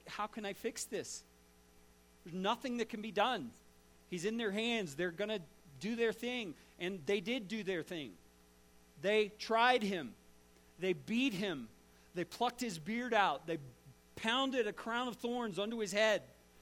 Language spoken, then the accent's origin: English; Texas, United States; That's a Texan term, in case you don't know about that one. I'm from Texas.